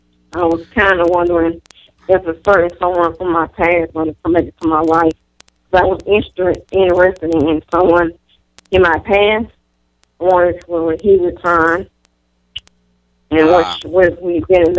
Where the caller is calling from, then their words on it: Georgia, United States; I'm calling from Georgia